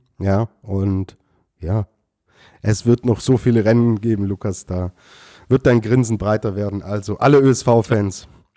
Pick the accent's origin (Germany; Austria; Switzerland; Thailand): Austria; dann würde mich das als Österreicher beruhigen